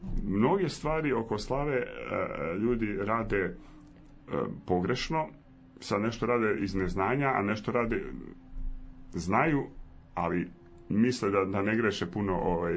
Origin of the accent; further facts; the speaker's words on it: Dalmatia, Croatia; Mi smo Dalmatinci